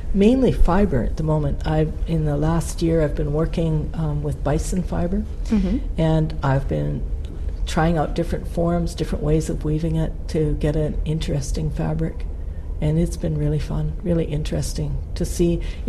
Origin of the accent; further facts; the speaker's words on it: Canada; because I'm Canadian